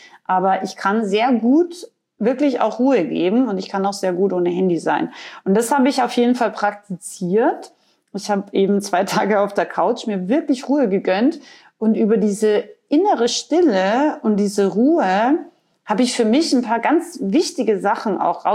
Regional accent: Austria; Und ich bin ja ursprünglich aus Österreich

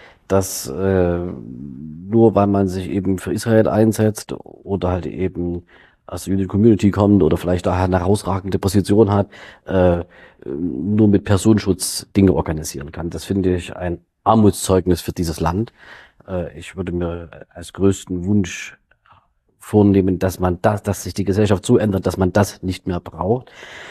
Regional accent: Germany; Und natürlich haben wir natürlich auch als Deutsche eine unmittelbare, enge Verbundenheit zu dem Staat.

